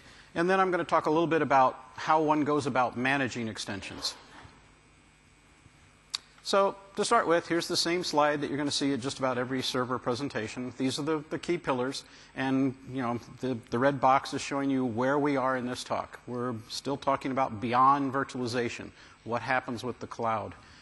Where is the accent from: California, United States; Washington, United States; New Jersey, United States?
Washington, United States; Seattle; I come from Seattle, which is just as cloudy.